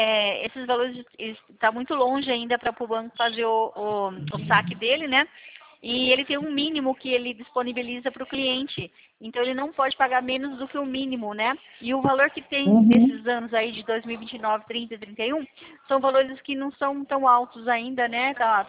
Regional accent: São Paulo, Brazil; Eu sou do estado de São Paulo.

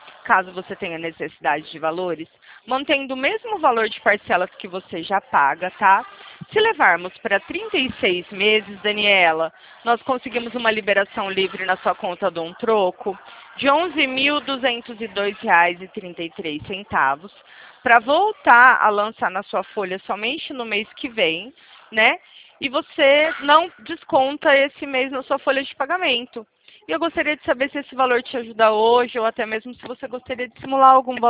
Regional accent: Presidente Prudente, São Paulo, Brazil; Eu sou aqui de Presidente Prudente

